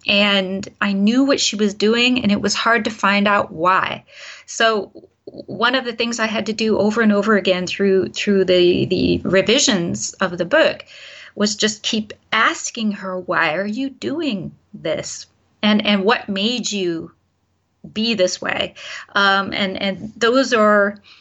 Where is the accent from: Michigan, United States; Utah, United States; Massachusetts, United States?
Michigan, United States; Detroit; now in Germany; I come from an industrial family myself. I'm from Detroit. Or the Detroit area, to be technical about it, and the car industry, and, you know, so grew up around factories and things like that.